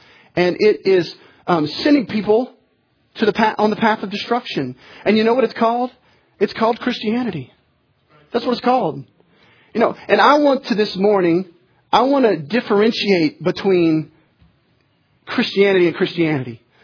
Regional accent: the South, United States; because I believe in God, because I'm from the South

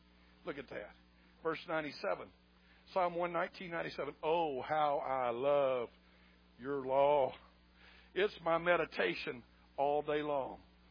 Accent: Bucksnort, Tennessee, United States; I'm the redneck from Tennessee, from the great city of Bucksnort. That's the exit off of Interstate 40.

